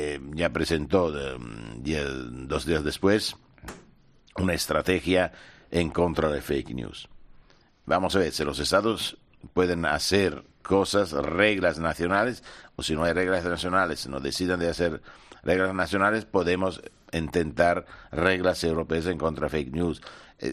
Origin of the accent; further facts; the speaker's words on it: Italy; Spanish is a second language; Yo soy italiano, los italianos les gusta mucho España